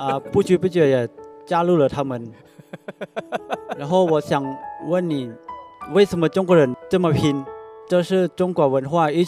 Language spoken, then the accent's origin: Chinese; Northeast Laos, Laos; Chinese is a second language; now in Beijing, China; 我是来自北京第二外国语学院汉语言专业的学生，我的家乡在老挝的东北部。